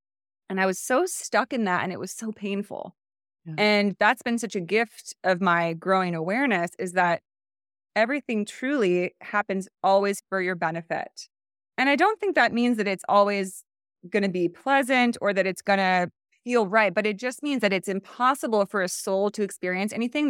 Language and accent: English; Kansas, United States; But we grew up in Kansas. And I've always felt a tug to the West Coast.